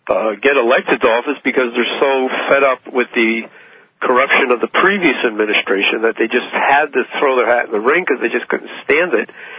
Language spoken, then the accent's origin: English; New York, United States; I was raised in the Northeast in the New York metropolitan area